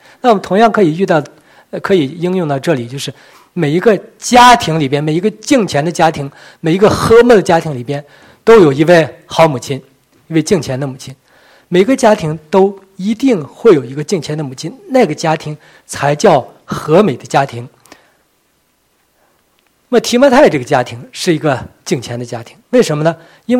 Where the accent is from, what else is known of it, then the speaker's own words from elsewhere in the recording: Northeast China, China; 我们东北管那个外祖母叫姥姥，所以我下面就用姥姥吧，我因为我东北人